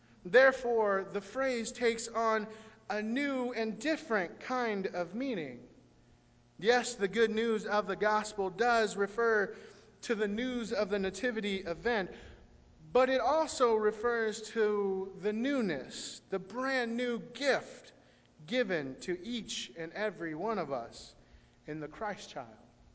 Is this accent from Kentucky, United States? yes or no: no; Texas, United States; first language Spanish; English is a second language; my first language was Spanish, but growing up in North Texas and going to school in an English-speaking environment, I lost my Spanish, and as I grew up, I had to relearn it.